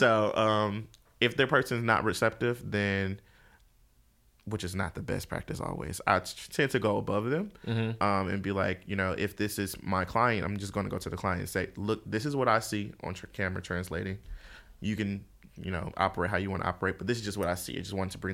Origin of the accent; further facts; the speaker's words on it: Detroit, Michigan, United States; So like, you know, I'm from Detroit.